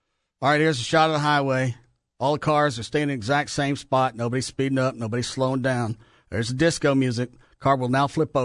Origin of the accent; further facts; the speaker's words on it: Texas, United States; accent: Texan; I still sound like I'm from Texas, but I don't sound as bad as I did when I was like a teen or when I got into radio.